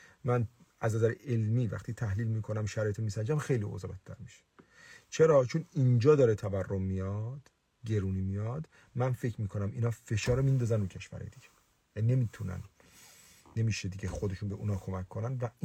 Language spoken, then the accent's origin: Persian; Mazandaran, Iran; مثلا من الان به عنوان یک مازندرانی حاضرم قطعه ای از ایران جدا بشه؟